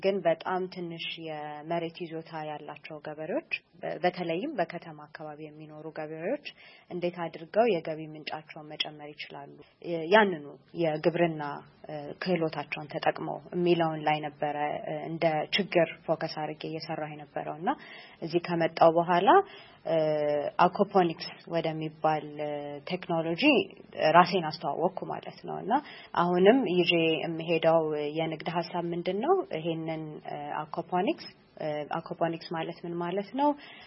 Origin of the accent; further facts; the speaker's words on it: Addis Ababa, Ethiopia; ከአዲስ አበባ ነው የመጣሁት።